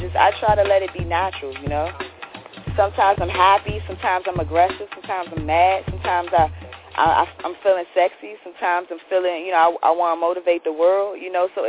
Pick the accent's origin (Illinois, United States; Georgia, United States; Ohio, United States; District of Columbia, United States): District of Columbia, United States; Washington; now in New York, United States; No, I'm located in New York, but, you know, born and raised. Washington, D.C., so, you know